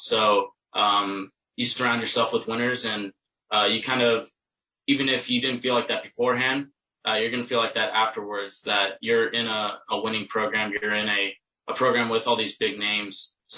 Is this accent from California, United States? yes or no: no; Texas, United States; I grew up in Texas. So I had warm weather going year round. And then moving to Illinois, it was a little bit tough for the first few seasons to get used to the cold weather